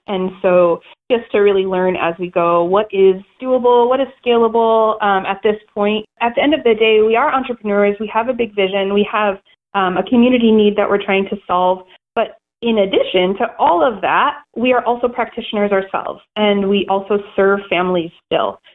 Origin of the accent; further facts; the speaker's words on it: Chicago, Illinois, United States; also born or lived in Tacoma, United States; I am from Chicago, and in the Midwest, we really try to downplay things